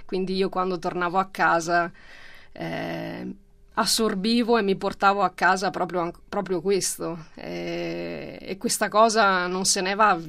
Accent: Cittadella, Veneto, Italy; born there; nata a Cittadella

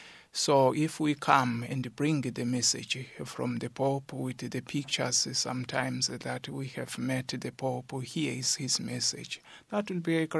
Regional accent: South Africa; to us as a South African people

